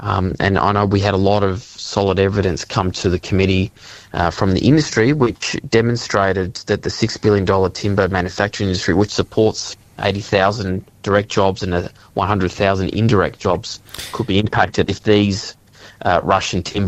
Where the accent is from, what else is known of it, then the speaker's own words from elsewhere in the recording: Victoria, Australia; whether it be in my home state, Victoria